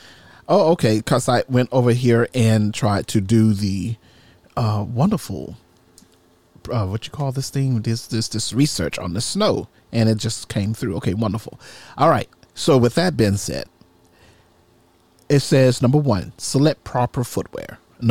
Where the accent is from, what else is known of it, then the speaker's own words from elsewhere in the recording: Mississippi, United States; Now, remember, I'm from Mississippi. I don't really see snow much. I don't live in the northern part of Mississippi. So I really don't see a lot of snow where I'm from.